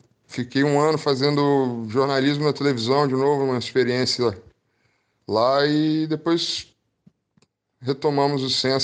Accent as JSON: {"language": "Portuguese", "region": "Espírito Santo", "country": "Brazil", "said": "Fiz faculdade de publicidade lá no Espírito Santo, sou do interior do Espírito Santo. Fiz faculdade de publicidade na Federal, fico em Vitória, na capital"}